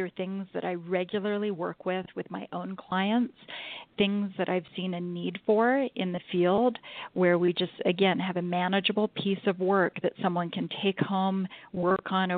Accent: Canada; I'm from Canada. I was in Calgary, Alberta

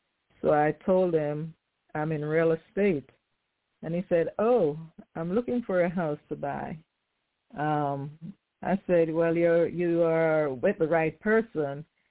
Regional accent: Jamaica; It was with a Jamaican accent, and I'm Jamaican

